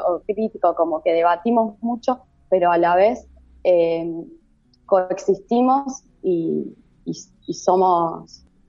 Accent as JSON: {"language": "Spanish", "region": "Mendoza", "country": "Argentina", "moved": "yes", "said": "se combinan muchas cosas en Mendoza, o sea, yo no me fui por un hartazgo, sino porque me sentía muy desmotivada, y si bien no dejé de hacer muestras allá"}